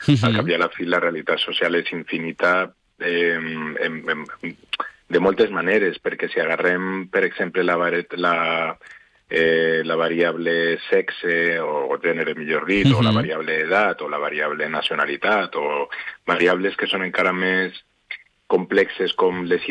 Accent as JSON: {"language": "Catalan", "town": "Valencia", "region": "Valencian Community", "country": "Spain", "tie": "born there", "first_language": "Spanish", "second_language": "Catalan", "said": "jo sóc nascut a València Ciutat, jo sóc castellano parlant, de a casa meva no es parlava valencià"}